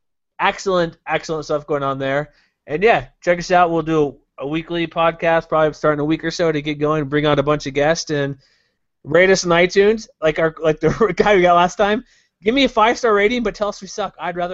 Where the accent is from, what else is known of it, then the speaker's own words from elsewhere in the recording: Texas, United States; I grew up in Texas.